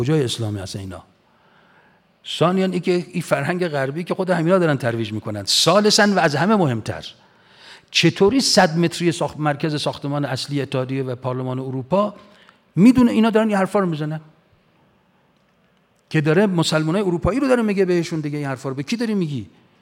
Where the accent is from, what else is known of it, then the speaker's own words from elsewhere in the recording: Iran; فهمیدن ما از ایران اومدیم،